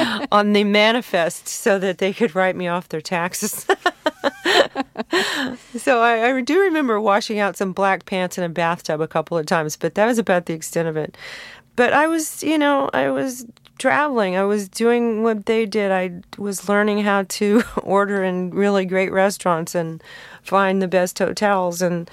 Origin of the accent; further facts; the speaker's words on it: California, United States; You know, I was raised in Southern California. I grew up on rock and roll.